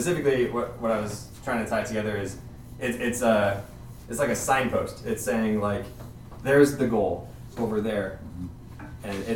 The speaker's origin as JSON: {"language": "English", "country": "United States", "said": "but as an American, I see it in America."}